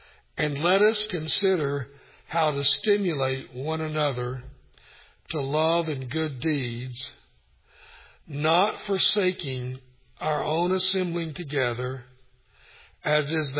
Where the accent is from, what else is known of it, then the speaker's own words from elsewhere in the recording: Kingsport, Tennessee, United States; In my hometown of Kingsport, Tennessee, I painted a neighbor's house